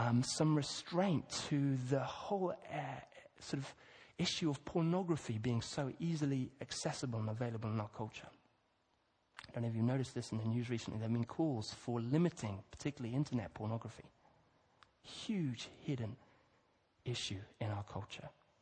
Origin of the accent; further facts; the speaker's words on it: Kenya; I grew up in Kenya. I used to love a place in the Rift Valley where you could just see this big, huge, massive expanse